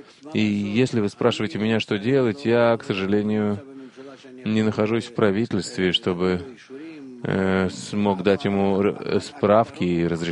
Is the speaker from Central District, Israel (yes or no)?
no; Ashkelon, Southern District, Israel; я из Ашкелона.